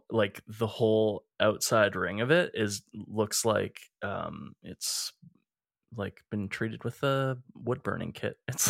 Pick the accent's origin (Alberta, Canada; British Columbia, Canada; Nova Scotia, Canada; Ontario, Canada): Alberta, Canada; Edmonton; We're two chefs from Edmonton, Alberta, Canada.